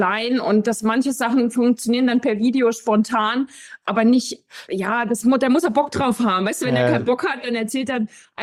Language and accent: German; East Germany, Germany; ich bin in DDR aufgewachsen, mit 12 war die Wende, also 89.